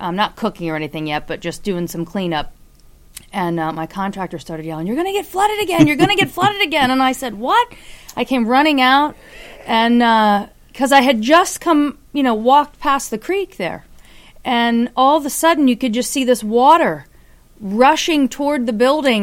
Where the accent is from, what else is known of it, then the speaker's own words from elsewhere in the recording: Williamsport, Pennsylvania, United States; So born and raised in Williamsport, Pennsylvania.